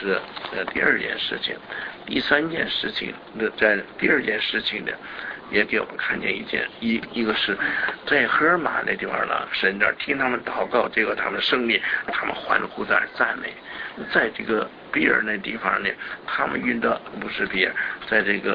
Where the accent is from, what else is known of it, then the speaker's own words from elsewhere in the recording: China; 所以我们中国人说呀，亲善易改，本性难